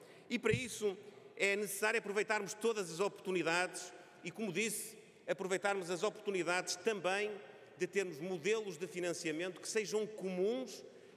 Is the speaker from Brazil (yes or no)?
no; Portugal